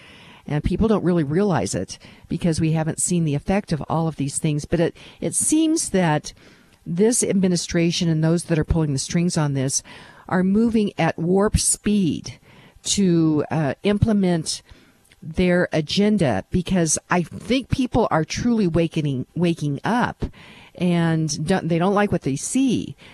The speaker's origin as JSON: {"language": "English", "town": "Lone Tree", "region": "Colorado", "country": "United States", "tie": "born or raised there", "said": "And an event on the 20th as well in Lone Tree, which is my hometown."}